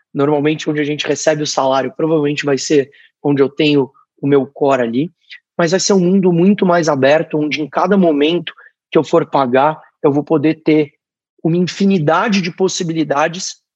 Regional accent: Brazil; quem ganha, como eu estava falando, somos nós, brasileiros, são os indivíduos como um todo.

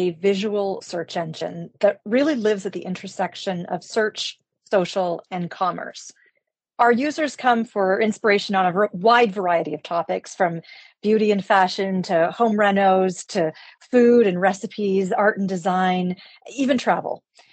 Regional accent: Toronto, Ontario, Canada; I'm from the suburbs. I'm from the West End, although I'm actually the daughter of a Brit and a Canadian.

